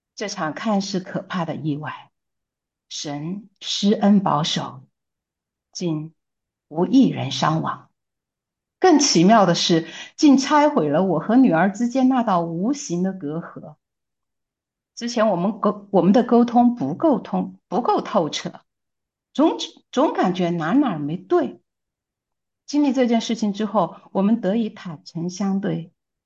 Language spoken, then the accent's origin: Chinese; Chongqing, China; 2024年呢，感恩节在马里兰生命之光教会受洗，归入主的名下。